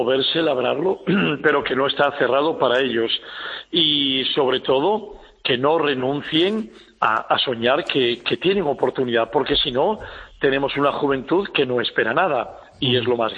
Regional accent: Spain; Sinceramente, como español, yo creo que no es aceptable la situación que tenemos

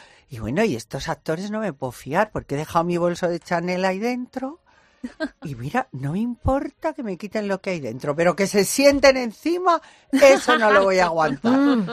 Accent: Spain; estoy muy contenta como española

